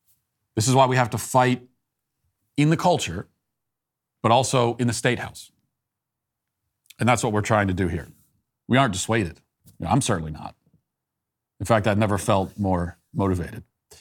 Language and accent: English; Virginia, United States; I was there, I know, I lived there, as you know. That's my home state.